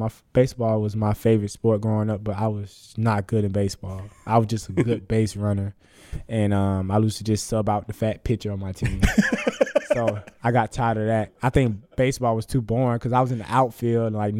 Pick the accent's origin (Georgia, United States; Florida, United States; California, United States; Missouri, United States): Georgia, United States; Augusta; Growing up, I'm from Augusta, Georgia. I grew up in not the best area, but, you know, it is what it is.